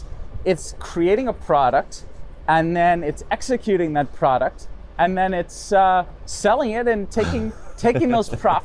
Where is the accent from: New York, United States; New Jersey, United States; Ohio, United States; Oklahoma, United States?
New York, United States; New York City; born there; See, I was born in New York City.